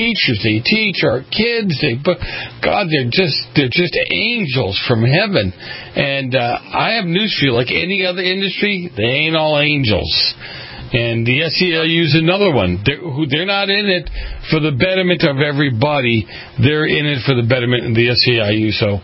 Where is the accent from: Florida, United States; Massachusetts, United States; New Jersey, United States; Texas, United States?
Massachusetts, United States; Boston; I grew up in the Boston area, and I joke about on the show all the time that the mafia has nothing on the Democrats.